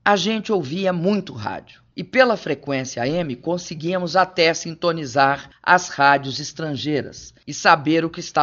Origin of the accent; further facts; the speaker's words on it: Belo Horizonte, Minas Gerais, Brazil; Lá em Belo Horizonte, onde eu nasci e cresci